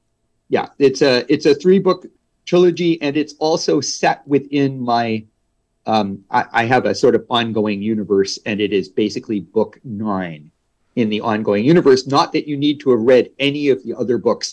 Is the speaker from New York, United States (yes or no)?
yes; Rochester, New York, United States; But when you're from upstate New York, and I'm from Rochester, it's not that much of a change across the border. We spell defense with a C even in upstate New York.